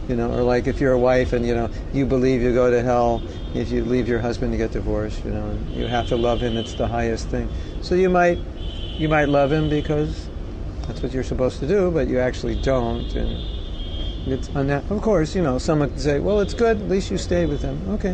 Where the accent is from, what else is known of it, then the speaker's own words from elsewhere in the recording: Los Angeles, California, United States; So, I grew up in Los Angeles, so I grew up in Bollywood West, so I know what it's like there.